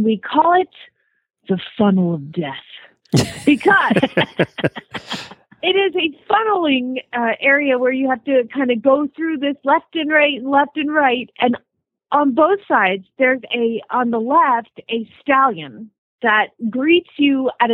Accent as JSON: {"language": "English", "town": "Phoenix", "region": "Arizona", "country": "United States", "said": "from Phoenix, Arizona"}